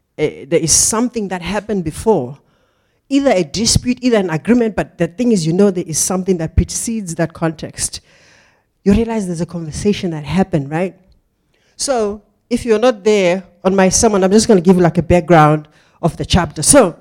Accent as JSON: {"language": "English", "town": "Virginia", "region": "Free State", "country": "South Africa", "said": "You know, I'm from the Free State, and I'm from a mining town called Virginia. It is a mining town"}